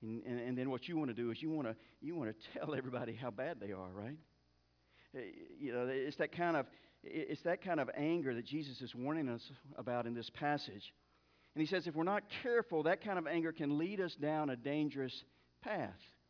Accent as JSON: {"language": "English", "town": "Mulberry", "country": "United States", "said": "For you that don't know, I'm from Mulberry, and I love Mulberry."}